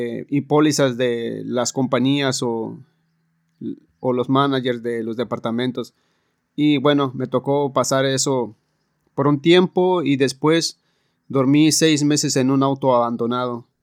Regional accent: Mexico; de donde yo vengo, en México es un país conocido que somos de familia grande

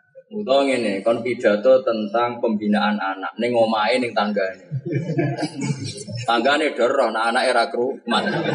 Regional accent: Java, Indonesia; Kita orang Jawa itu mau mau ke dagangan kan?

